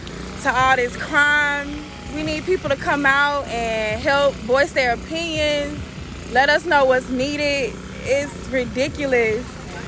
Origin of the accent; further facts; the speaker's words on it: Oklahoma, United States; Well, growing up in Muskogee County, I learned early on the value of giving back and volunteering with the community